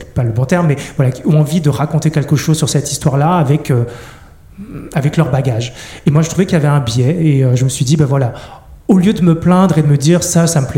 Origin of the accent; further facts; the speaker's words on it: France; born there; Mes parents sont du Cambodge. Moi, je suis né en France, mais c'est un pays que j'ai découvert assez tard.